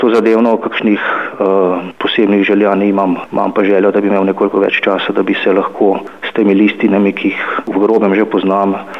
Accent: Inner Carniola–Karst, Slovenia; born there; najstarejša omemba mojega rojstnega kraja, pa tudi seveda ostalih vasi na Menišiji

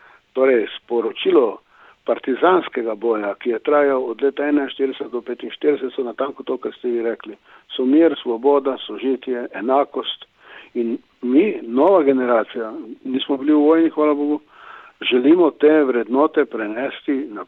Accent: Slovenian Littoral, Slovenia; prihajam iz Primorske, kjer je fašizem nastopil že 21. leta, smo Primorci mogoče nekoliko bolj občutljivi za te stvari

